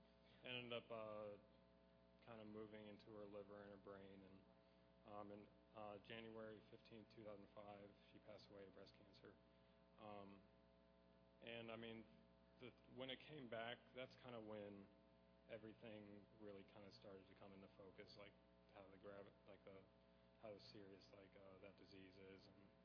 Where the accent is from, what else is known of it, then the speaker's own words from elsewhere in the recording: Buffalo, New York, United States; I grew up in Buffalo, New York. Very nice, like upper middle class family.